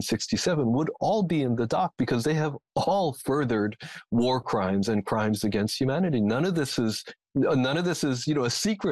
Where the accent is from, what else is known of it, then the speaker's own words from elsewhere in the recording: United States; moved away; You know, when I was younger, I lived in the United States. This is, of course, obvious from my accent.